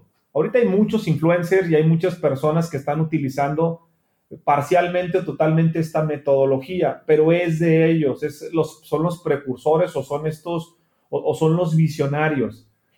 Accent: Mexico; con la mentalidad que tenemos como mexicanos, ¿va?

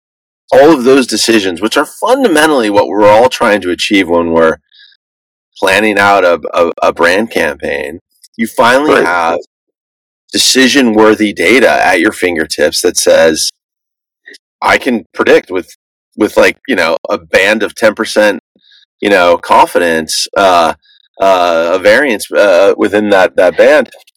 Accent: Los Angeles, California, United States; now in New York, United States; I was originally from LA. And okay. I was at that point in New York.

